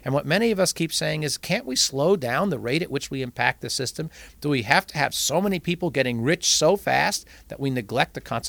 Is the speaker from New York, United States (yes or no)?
yes; Long Island, New York, United States; and I grew up on Long Island, and the South Shore of Long Island is a wash, sandy beach